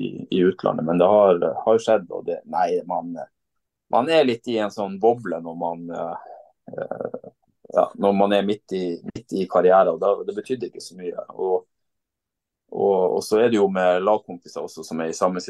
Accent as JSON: {"language": "Norwegian", "town": "Vadsø", "region": "Finnmark", "country": "Norway", "tie": "born or raised there", "said": "Vi har hjemme i Vadsø så har vi ribbe"}